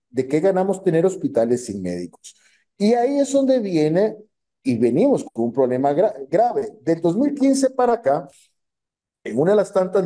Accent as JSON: {"language": "Spanish", "country": "Costa Rica", "said": "Lógicamente, un sistema de salud como el costarricense, que ha mejorado sus expectativas de vida, ojo, somos normalmente entre el primero, segundo y tercero puesto de baja mortalidad infantil en el mundo y Latinoamérica."}